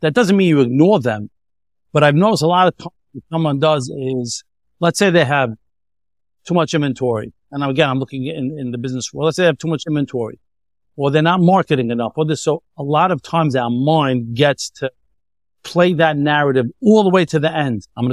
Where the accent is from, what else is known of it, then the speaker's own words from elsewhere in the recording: United States; You know, I'm from the States, so I always like to use sports analogies.